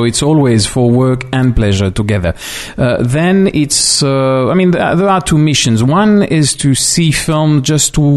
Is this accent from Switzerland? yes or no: yes; Switzerland; I'm coming from Switzerland